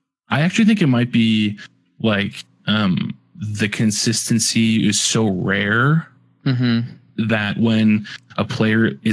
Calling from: Chicago, Illinois, United States; I'm calling in from sunny Chicago.

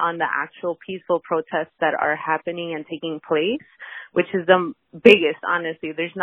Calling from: Somerville, Massachusetts, United States; I'm calling currently from Somerville.

